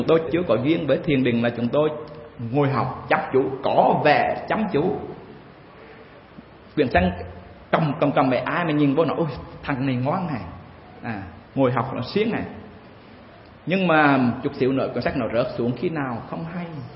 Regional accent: Hue, Thừa Thiên Huế, Vietnam; moved away as an adult; Quý vị biết rằng chúng tôi sinh ra và lớn lên ở Huế. Trong suốt 19 năm đó không đi đâu hết, chỉ ở Huế thôi. Đùng một cái bay vô Sài Gòn.

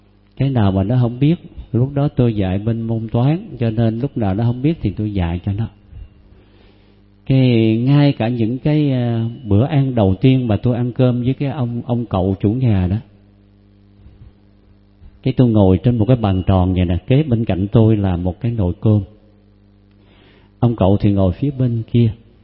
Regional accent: Năng Gù, An Giang, Vietnam; Lúc đó tôi đi quê tôi ở trên Năng Gù nghe.

